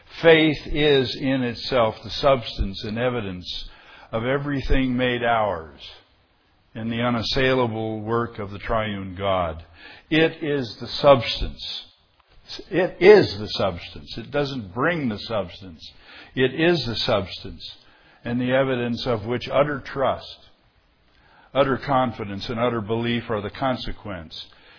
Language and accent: English; Ireland; not because I'm Irish, but because Jesus reigns.